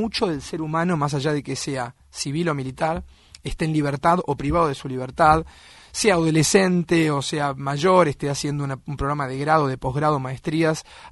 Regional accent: Argentina; soy argentino. Si bien no tengo muy claro el lugar en el que nací en Argentina

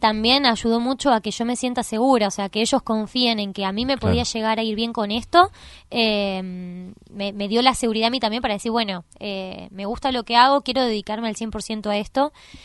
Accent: La Plata, Buenos Aires Province, Argentina; yo soy de La Plata de toda la vida y empecé a dedicar a la música desde muy chica

